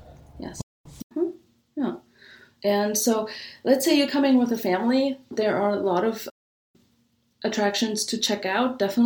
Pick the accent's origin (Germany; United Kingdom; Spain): Germany; moved away as an adult; now in San Diego, United States; So I am from Germany originally, but I moved to San Diego in 2006 to study abroad.